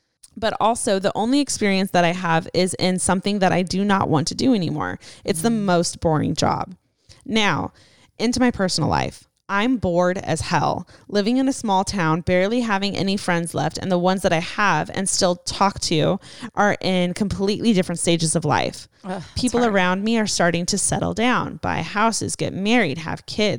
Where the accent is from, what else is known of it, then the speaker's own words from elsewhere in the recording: Portugal; English is a second language; you can say it. I'm from Portugal.